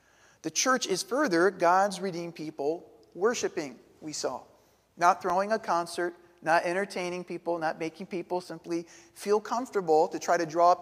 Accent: Queens, New York, United States; Well, I grew up in Queens

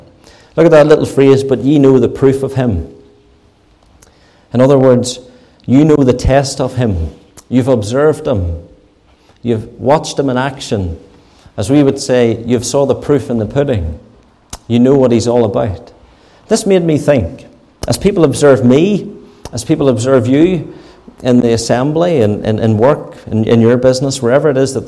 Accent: Lisburn, Northern Ireland, United Kingdom; the church that I grew up in Lisburn

